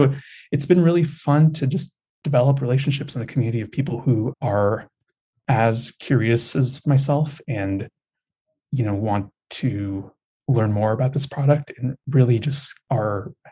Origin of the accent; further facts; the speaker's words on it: United States; born there; And I think I'm also an American-born Mexican, second generation.